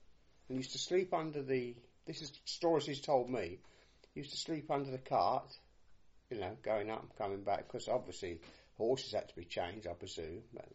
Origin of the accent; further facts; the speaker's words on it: East of England, United Kingdom; born there; I was born in Cherry Hinton Road, which is just up the road from here, near the Swiss Laundry, and opposite the Conservative Club, and there's a church on the corner. Mother was born in the same house.